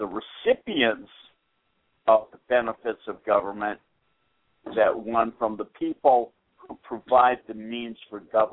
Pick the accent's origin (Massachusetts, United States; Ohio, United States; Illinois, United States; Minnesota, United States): Massachusetts, United States; Boston; But I grew up in Boston, and it used to get dark at 4:15 in the afternoon.